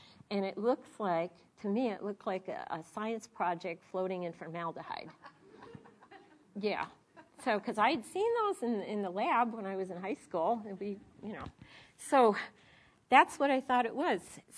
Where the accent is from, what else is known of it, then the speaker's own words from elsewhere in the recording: Chicago, Illinois, United States; I thought I was going to teach all these people stuff because I was from Chicago.